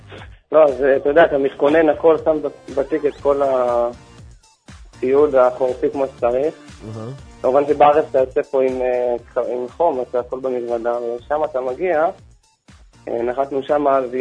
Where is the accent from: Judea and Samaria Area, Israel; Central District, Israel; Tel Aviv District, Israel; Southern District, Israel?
Judea and Samaria Area, Israel; Modiin Illit; אני מודיעין עילית.